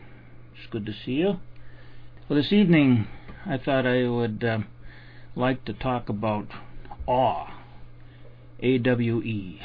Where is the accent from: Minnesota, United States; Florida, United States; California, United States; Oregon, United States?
Minnesota, United States; Duluth; I grew up with this. I grew up in Duluth, Minnesota, where we often could see the Northern Lights